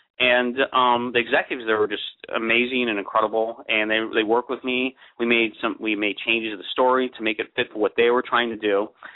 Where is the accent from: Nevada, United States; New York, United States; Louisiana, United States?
New York, United States; New York City; I grew up in New York City, and, I used to go to the World Trade Center with my father.